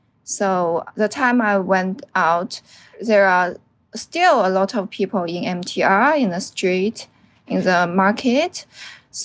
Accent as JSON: {"language": "English", "town": "Wuxi", "region": "Jiangsu", "country": "China", "tie": "born or raised there", "second_language": "English", "said": "And then we fly back to my hometown, Wuxi, and to finish the rest of the Chinese New Year."}